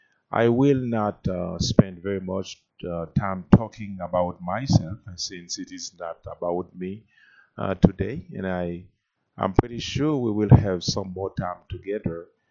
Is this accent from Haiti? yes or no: yes; Haiti; now in Des Moines, United States; I'm from Haiti. I'm here in Des Moines, Iowa, an area with my wife and my three boys together.